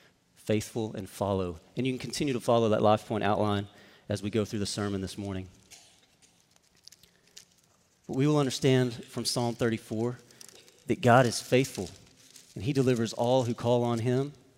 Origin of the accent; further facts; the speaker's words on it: Comanche, Texas, United States; And I'm originally from Comanche, Texas. If you don't know where that is, you can easily blink and miss it. It's out by Abilene, Texas, technically central Texas